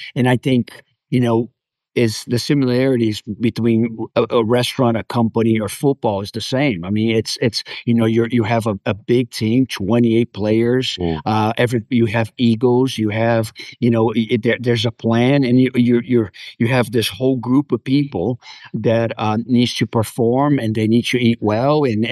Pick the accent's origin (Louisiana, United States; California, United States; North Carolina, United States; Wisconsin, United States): California, United States; Los Angeles; moved away as an adult; You know, it's funny because I came from Los Angeles, California, and coming here, I was pretty established.